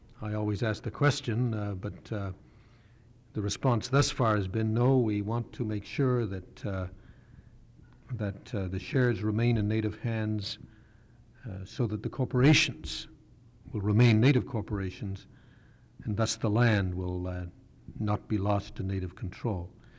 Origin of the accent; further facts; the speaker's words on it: Canada; I'm from Canada.